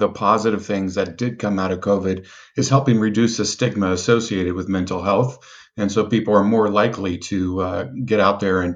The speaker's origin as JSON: {"language": "English", "region": "West Coast", "country": "United States", "tie": "born or raised there", "said": "I grew up on the West Coast, but there is something about chicken and dumplings that just drives me crazy."}